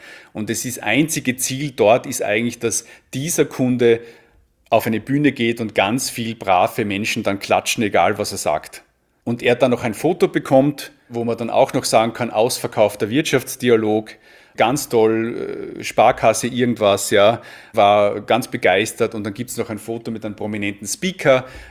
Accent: Tyrol, Austria; auch hier jetzt in meinen Heimatregion Tirol

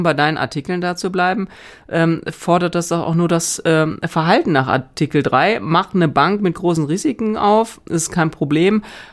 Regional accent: Northern Germany, Germany; Ich komme ja eher aus Norddeutschland, ne? Deswegen versuche ich mich gar nicht an dieser rheinischen Mundart.

